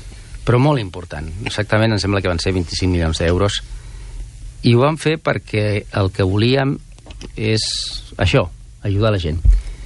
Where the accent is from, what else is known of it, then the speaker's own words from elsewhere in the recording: Santa Coloma, Catalonia, Spain; Jo vaig créixer a Santa Coloma, vaig aprendre a jugar a futbol, malament, per cert, als carrers de Santa Coloma, quan estaven asfaltats. Vaig anar al col·legi de Santa Coloma